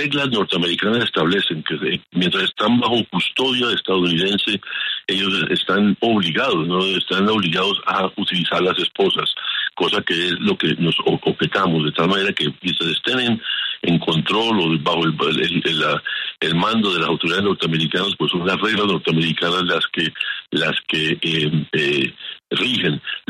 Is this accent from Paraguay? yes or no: no; Colombia; fue nuestro trabajo como colombianos